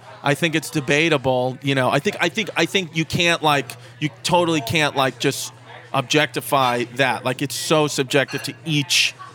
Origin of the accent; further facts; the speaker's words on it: New York, United States; But like my dad lived on Staten Island and I grew up in Queens, Brooklyn.